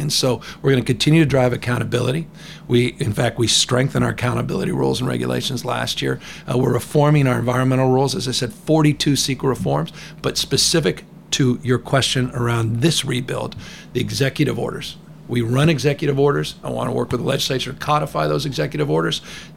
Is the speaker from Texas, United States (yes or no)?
no; San Francisco, California, United States; I grew up in San Francisco. The flag of San Francisco is the phoenix.